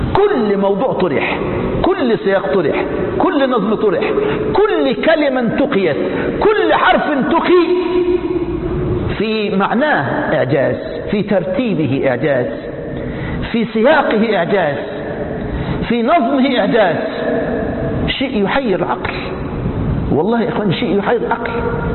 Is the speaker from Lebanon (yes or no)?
no; Egypt; يحضرني موقف طريف حدث عندنا في مصر السبعينات